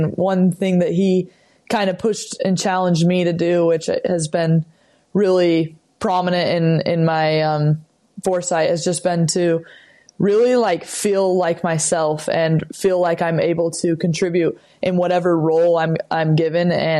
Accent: Utah, United States; has been really fun to be back in my home state with all our family and friends around me here.

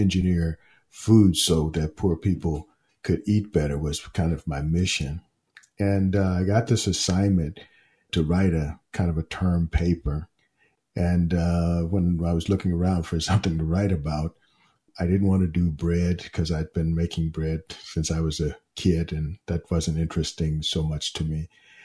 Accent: San Francisco, California, United States; Well, actually, I grew up in San Francisco, and I was looking for a place that you can get away from the city.

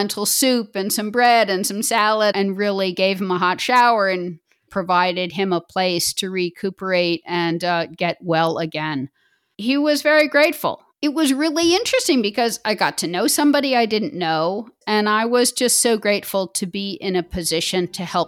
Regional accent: United States; moved away as an adult; now in Berlin, Germany; I myself was a stranger in a strange land. I'm American. And having moved to Berlin, I really felt the stress of living in a foreign country in another language, which I spoke.

